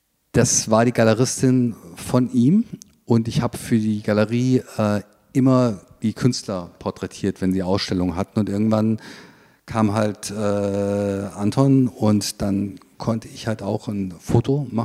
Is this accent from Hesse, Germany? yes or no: yes; Kassel, Hesse, Germany; Ich komme aus der Nähe von Kassel